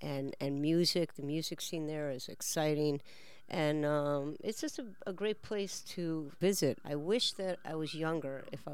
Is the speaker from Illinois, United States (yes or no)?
yes; Chicago, Illinois, United States; and I'm from Chicago. We don't have mountains in Chicago.